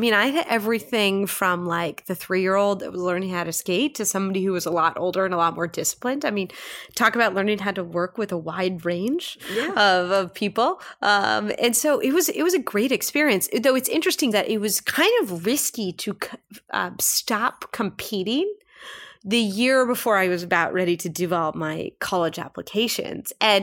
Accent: Minnesota, United States; So I grew up in Minnesota. And, you know, everybody either plays hockey or skates.

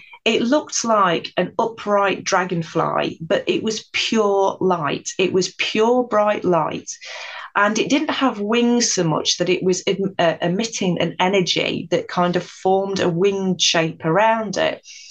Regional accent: East Midlands, United Kingdom; I was born and bred in Nottinghamshire, and Sherwood Forest was not far from where I grew up. It was in the village, so it was within walking distance.

